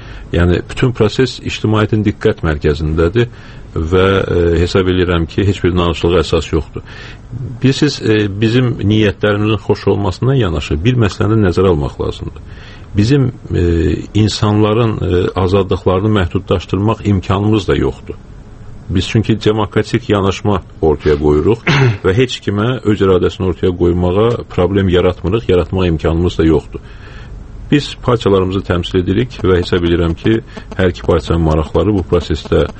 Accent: Kvemo Kartli, Georgia; biz Borçalıya yalnız öz doğma diyarımıza gedə bilərik sadəcə.

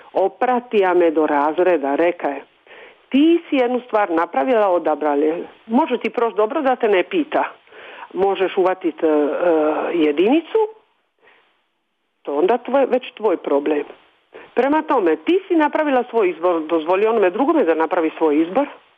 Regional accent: Croatia; now in Switzerland; I sad kad je rečeno da sam iz Hrvatske

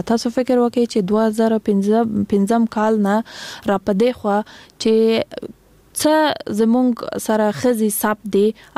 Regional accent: Kandahar, Afghanistan; now in Kabul, Afghanistan; زه خپل د کندهار د ولایت یم

